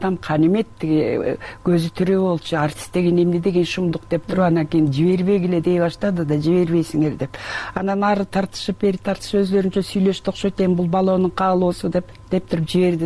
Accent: Tasma, Issyk-Kul Region, Kyrgyzstan; born there; Мен баягы Түп районуна караштуу Тасма айылында төрөлгөм. Анан ошол жерге келип 3-класстан баштап 7 жылдык мектепти ошол жерде окуп калдым.

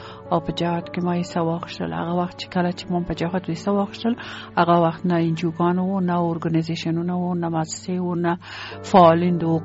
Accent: Kabul, Afghanistan; moved away as an adult; also born or lived in Peshawar; زه په کابل کې پیدا شوم، په کابل کې لوی شوم او په کابل کې ما سبق ویلی ده.

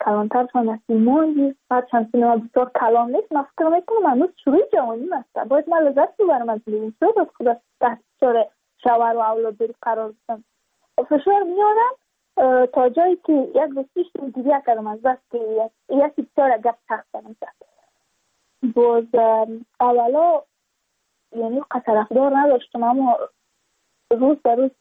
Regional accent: Badakhshan, Afghanistan; چون ما از بدخشان هستیم،

